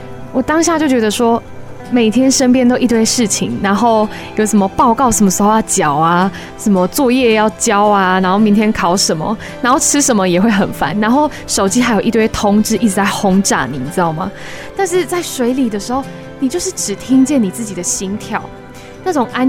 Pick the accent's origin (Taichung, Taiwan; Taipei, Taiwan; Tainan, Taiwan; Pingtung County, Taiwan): Pingtung County, Taiwan; Hengchun; 上次啊，和小子一起带大家认识我的家乡恒春半岛